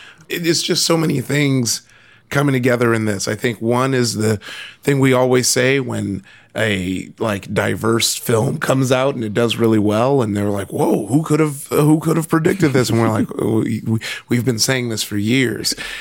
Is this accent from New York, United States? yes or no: no; Compton, California, United States; So I grew up in Compton, and I even knew about Cabrini Green.